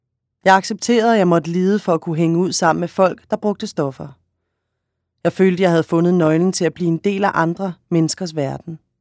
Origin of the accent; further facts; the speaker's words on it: Mexico; also born or lived in Chile; now in Denmark; Mine bedsteforældre forlod Polen og tog til Chile som flygtninge under 2. verdenskrig. Jeg er født i Chile det år, der var militærkup, og min mor søgte politisk asyl i Mexico, hvor jeg voksede op.